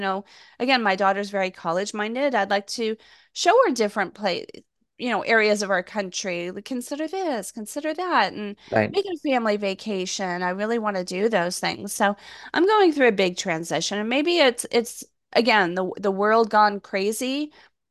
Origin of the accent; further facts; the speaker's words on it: Los Angeles, California, United States; I mean, I'm born and raised in Los Angeles